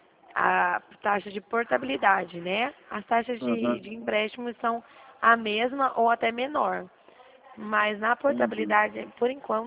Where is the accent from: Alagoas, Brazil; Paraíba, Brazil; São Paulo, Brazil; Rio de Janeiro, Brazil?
São Paulo, Brazil; Dracena; eu sou aqui de Dracena